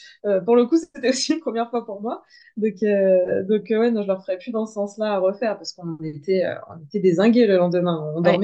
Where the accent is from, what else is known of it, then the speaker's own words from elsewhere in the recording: Normandy, France; also born or lived in Tours; now in Bordeaux, France; je suis originaire de Normandie, j'ai longtemps habité à Tours et maintenant je suis sur Bordeaux depuis 5 ans.